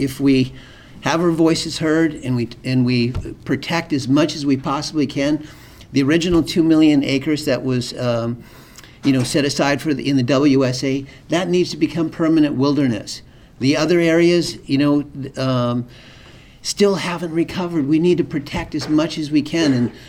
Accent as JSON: {"language": "English", "region": "Alaska", "country": "United States", "tie": "born or raised there", "said": "I grew up fishing in Prince William Sound, one of the last fishing families."}